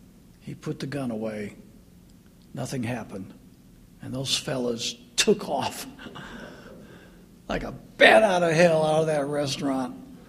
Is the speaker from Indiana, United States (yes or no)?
yes; Indiana, United States; moved away; Every year after I moved south, whenever my family and I would go back to my hometown in northern Indiana, when I hit the Indiana border coming out of Kentucky